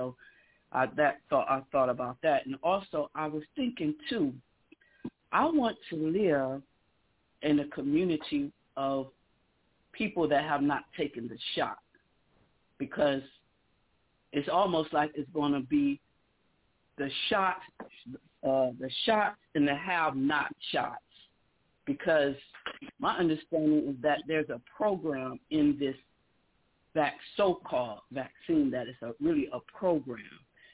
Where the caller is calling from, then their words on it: Akron, Ohio, United States; from Akron, Ohio.